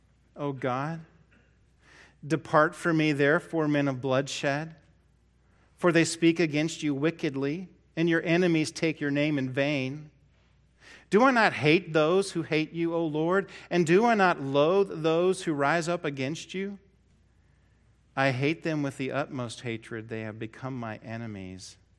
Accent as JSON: {"language": "English", "town": "Portland", "region": "Oregon", "country": "United States", "tie": "born or raised there", "said": "I lived by the Pacific Ocean while growing up in Portland, Oregon."}